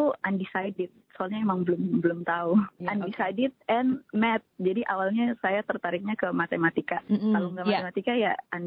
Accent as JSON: {"language": "Indonesian", "town": "Jayapura", "region": "Papua", "country": "Indonesia", "tie": "born or raised there", "said": "tapi dari SMA saya yang dulu di Jayapura, I already know like 3 other people."}